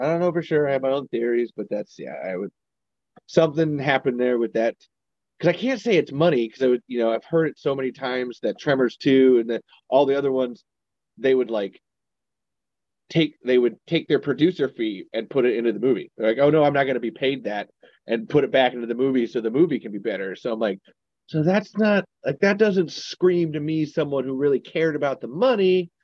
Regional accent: United States; So this is a constant question for me as an American.

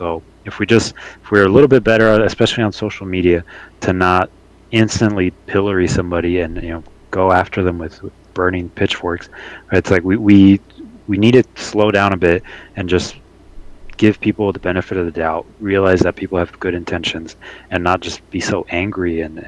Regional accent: Mexico; Canada, U.S., and then I'm from Mexico.

